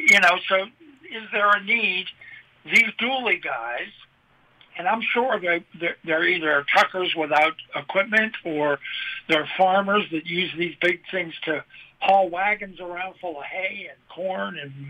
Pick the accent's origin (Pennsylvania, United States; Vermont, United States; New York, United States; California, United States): Pennsylvania, United States; Pittsburgh; And I thought, well, my hometown, Pittsburgh, is a perfect example.